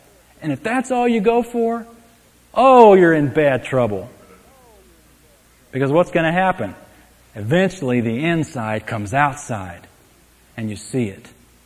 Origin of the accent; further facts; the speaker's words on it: San Antonio, Texas, United States; I grew up in San Antonio. Most from second grade through high school.